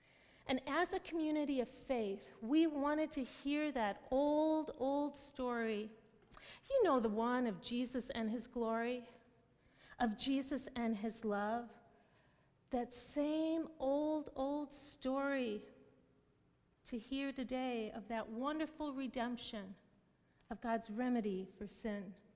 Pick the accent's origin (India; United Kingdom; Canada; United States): United States; Milwaukee, Wisconsin; Now, I think most of you knew that I grew up in Milwaukee